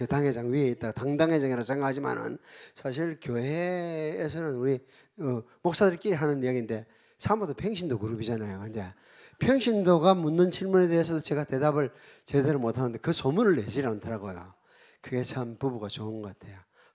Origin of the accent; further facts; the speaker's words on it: South Korea; 우리는 한국 사람들은 기도를 해야 된다 이러면 딱 떠오르는 게 새벽 기도지 다른 기도가 없습니다.